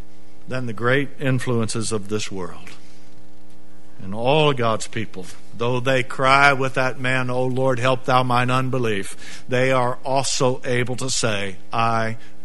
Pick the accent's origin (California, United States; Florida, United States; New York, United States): Florida, United States; Apopka; Whoever heard of Apopka, Florida? You tell people I tell people we're from Orlando because they don't know where Apopka is.